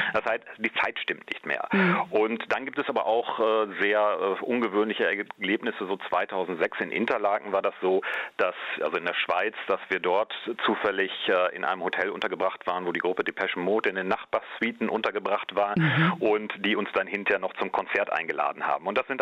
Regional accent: Münster, North Rhine-Westphalia, Germany; Und ich bin in Münster geboren, 1969. Münster ist mir immer noch sehr wichtig. Bin hier aufgewachsen, später auch nach Köln gegangen.

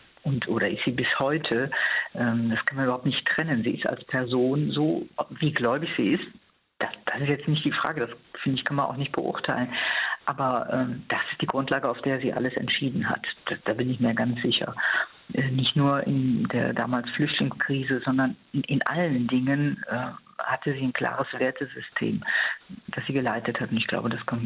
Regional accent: Rhineland, Germany; Gut, als Rheinländerin kann ich sagen, so richtig drankommen

